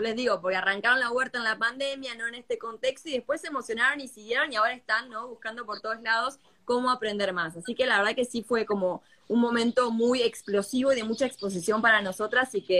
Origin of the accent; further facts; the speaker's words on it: Entre Ríos, Argentina; also born or lived in Mexico; now in Buenos Aires, Argentina; en febrero de 2019 me vuelvo a vivir acá a Argentina. Me vuelvo a vivir a... Yo soy de Entre Ríos, pero me vuelvo a vivir a Buenos Aires.